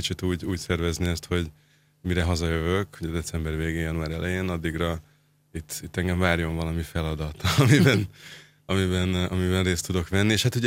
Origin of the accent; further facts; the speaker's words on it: Budapest, Hungary; két és fél éve közvetlenül a Klauzártértől egy sarokra lakom. Én ott is nőttem föl egy pár sarokra